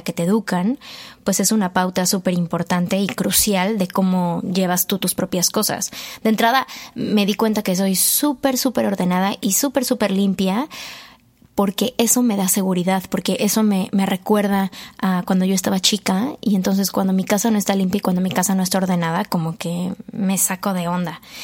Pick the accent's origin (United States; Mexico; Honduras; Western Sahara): Mexico; estoy haciendo, como buen mexicano, todo al último